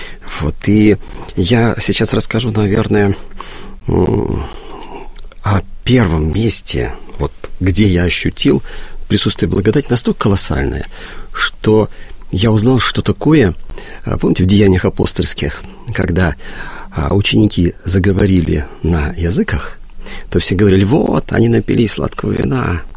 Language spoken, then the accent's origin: Russian; Western Belarus, Belarus; поскольку я белорус, из Западной Беларуси